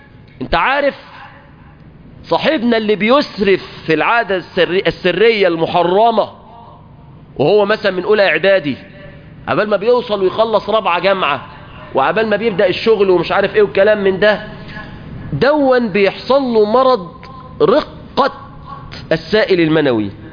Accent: Egypt; حتى ييسر الله اغلاق هذا البلاء عن بلادنا مصر

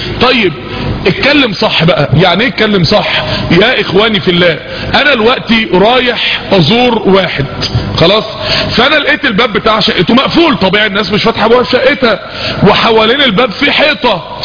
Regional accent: Mansoura, Dakahlia, Egypt

